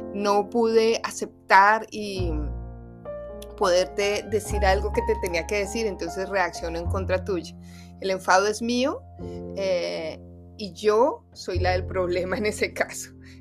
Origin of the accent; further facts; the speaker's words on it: Colombia; digo Colombia porque yo soy de Colombia